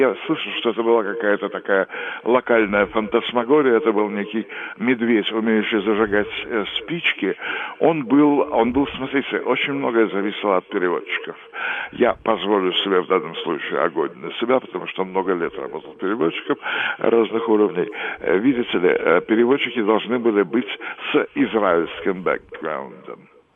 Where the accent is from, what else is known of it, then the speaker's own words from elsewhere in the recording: Russia; я позволю себе как россиянин выразить свое отношение